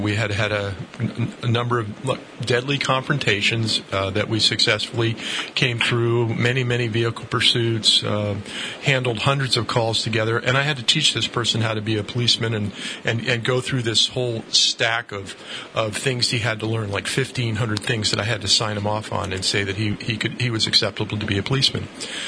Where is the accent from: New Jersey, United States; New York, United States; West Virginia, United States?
New York, United States; Claryville; I grew up on the East Coast. I grew up, and I went to Woodstock.